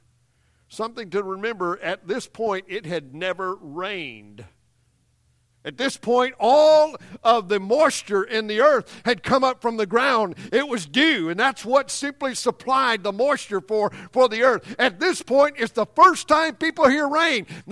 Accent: Louisiana, United States; I remember other times in Louisiana there in my hometown where we're from, how the rains would come in the springtime

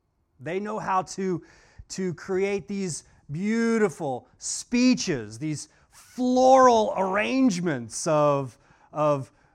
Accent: Oklahoma, United States; I'm originally from Oklahoma, which means that sometimes I still have to count with my fingers.

